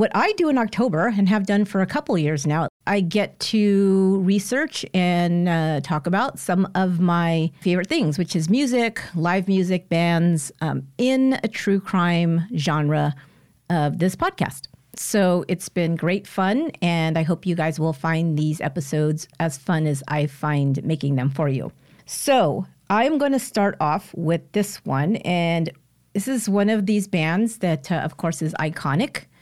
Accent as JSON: {"language": "English", "town": "San Jose", "region": "California", "country": "United States", "tie": "born or raised there", "said": "The last concert I really wanted to see was going to be near San Jose, California, my hometown, was … because I have never seen them live."}